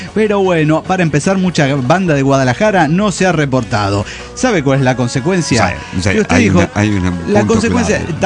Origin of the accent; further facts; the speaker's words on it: Campo Quijano, Salta, Argentina; de Campo Quijano, Rosario de Lerma, Argentina.